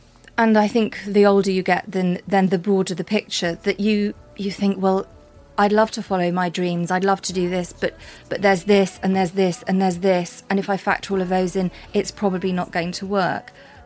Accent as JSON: {"language": "English", "region": "Wales", "country": "United Kingdom", "tie": "born or raised there", "said": "as a teenager growing up in Wales, all I dreamt about was getting out of Wales. I lived in the countryside, so now, as an adult, it's the most beautiful setting. We had the forest on one side of the house and the river on the other side of the house."}